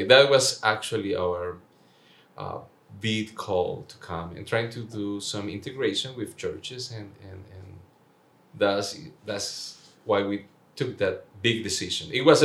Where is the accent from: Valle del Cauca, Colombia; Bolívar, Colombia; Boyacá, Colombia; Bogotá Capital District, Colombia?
Valle del Cauca, Colombia; Cali; English is a second language; moved away as an adult; also born or lived in Medellin; now in United States; we are from Colombia for a city that is called Cali, Colombia. And we love that city. But before to come to the United States, we were living in Medellin, that's another well-known city in Colombia, for 5 years.